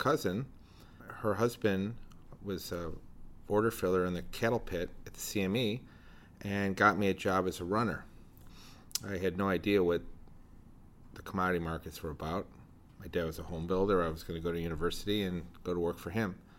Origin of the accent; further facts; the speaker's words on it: Chicago, Illinois, United States; I'm 54 years old. I'm a Gen Xer, and I'm from Chicago my whole life.